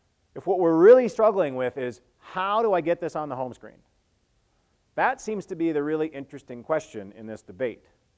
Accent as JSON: {"language": "English", "region": "Minnesota", "country": "United States", "said": "I come from Minnesota."}